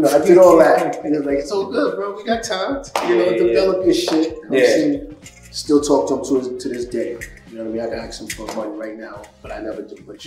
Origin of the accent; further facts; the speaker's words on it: New York, United States; I said, hell yeah, I'm from New York.